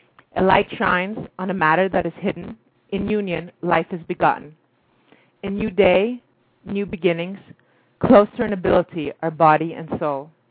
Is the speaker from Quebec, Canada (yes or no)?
yes; Montreal, Quebec, Canada; I'm a poet from Montreal, Canada.